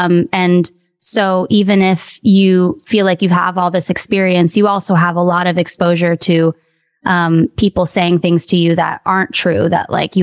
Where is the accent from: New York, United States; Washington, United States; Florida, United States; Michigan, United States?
Florida, United States; West Palm Beach; I pivoted to pop punk when it was kind of taking off in my hometown of West Palm.